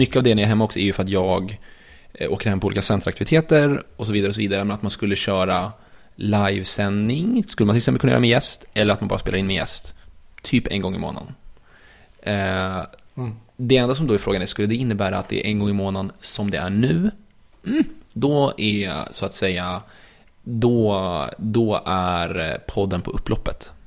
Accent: Sweden; Jag skulle nog säga att jag framöver är hemma i Sverige ungefär en gång i månaden.

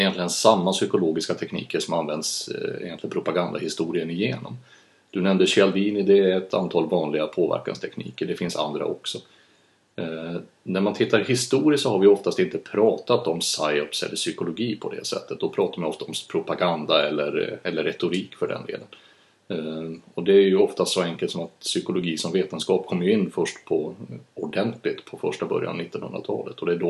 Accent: Kalix, Norrbotten County, Sweden; Många säger det, men jag tror aldrig jag har haft någon jättestark dialekt heller. Det blir nog värre när jag ringer hem och ska prata med föräldrarna hemma i Norrland.

